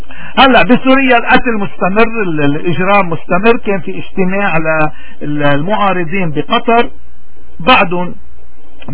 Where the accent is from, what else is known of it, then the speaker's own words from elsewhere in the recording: Lebanon; في عنا قضية وكلنا كلبنانيين مفروض نحن نشيل الاشخاص على جنب ونمسك القضية